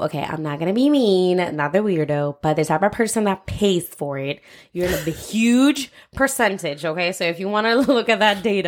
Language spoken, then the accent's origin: English; Puerto Rico; even in my school, because again, I grew up in Puerto Rico.